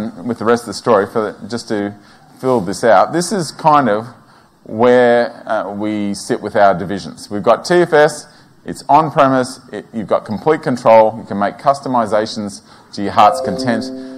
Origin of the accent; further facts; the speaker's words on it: Denman, New South Wales, Australia; born there; And I was born in the Hunter Valley in a place called Denman.